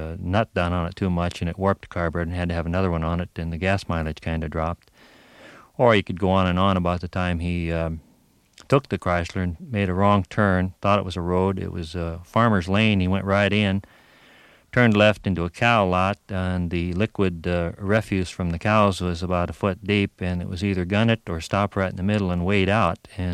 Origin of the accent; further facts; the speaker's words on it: Des Moines, Iowa, United States; born there; now in Minnesota, United States; I've lived in Minnesota 17 years, but I was born in Des Moines, Iowa.